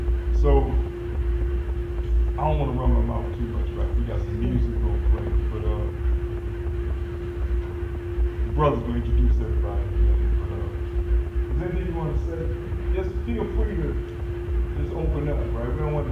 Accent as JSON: {"language": "English", "region": "Virginia", "country": "United States", "said": "I'm from Virginia."}